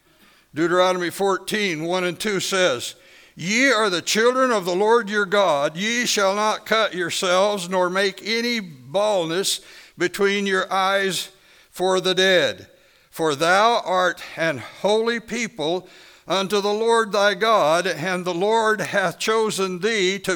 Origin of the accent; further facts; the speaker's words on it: Kentucky, United States; As a kid growing up in Kentucky, that stuff was so free-flowing and so available